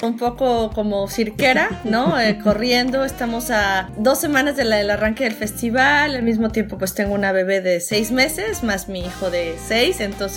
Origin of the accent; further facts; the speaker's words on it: Guadalajara, Jalisco, Mexico; Yo soy Guadalajara. Nací, crecí toda mi vida en Guadalajara, mi familia también.